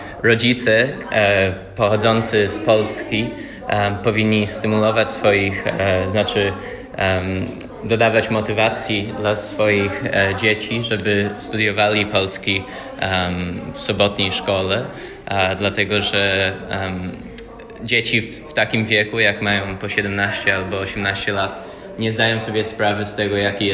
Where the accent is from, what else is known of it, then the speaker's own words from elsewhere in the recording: Australia; Polish is a second language; uczyłem przez 2 sezony w Zieleńcu po polsku i generalnie ludzie patrzyli na mnie i nie mieli pojęcia o tym, że pochodzę z Australii